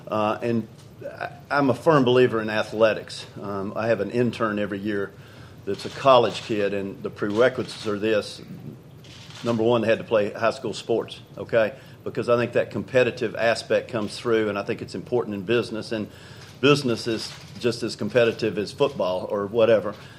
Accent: Knoxville, Tennessee, United States; You know, I grew up in Knoxville, which is a college football town.

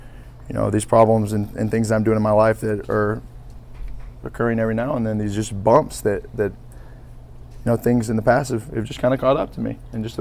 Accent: Kerrville, Texas, United States; if three people from Kerrville, Texas are enough to warrant a party, then, you know, we might be. We're from Kerrville.

